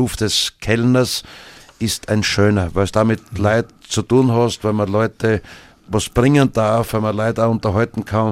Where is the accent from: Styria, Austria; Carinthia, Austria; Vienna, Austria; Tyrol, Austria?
Styria, Austria; Birkfeld; ich fühle mich in meiner Heimatgemeinde Birkfeld unglaublich wohl.